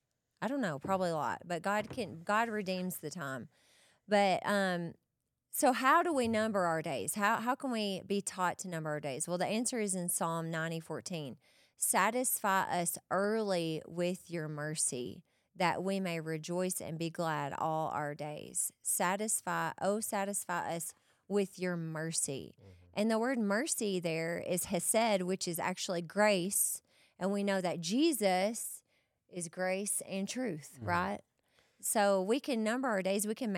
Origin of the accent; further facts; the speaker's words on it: the South, United States; so I grew up in the South. We all know this. I grew up eating mashed potatoes, fried chicken, collard greens.